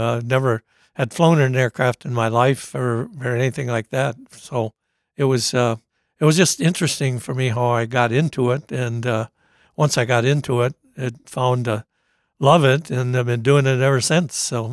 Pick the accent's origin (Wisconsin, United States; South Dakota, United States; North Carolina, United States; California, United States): Wisconsin, United States; Oshkosh; I grew up here in Oshkosh, and after high school, I wasn't college material at all.